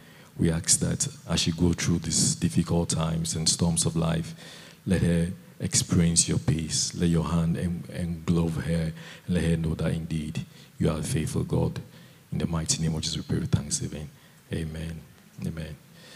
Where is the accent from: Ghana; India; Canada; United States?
Ghana; or I come from Ghana. Idol worship is very common.